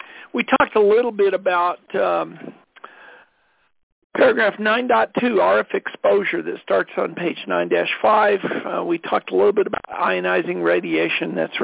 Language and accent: English; Colorado, United States; from Colorado.